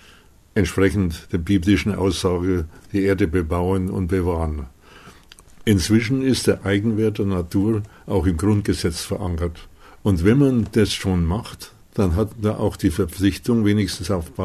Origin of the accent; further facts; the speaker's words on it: Bavaria, Germany; in meiner Heimat in Mittelfranken habe ich am Nachbarort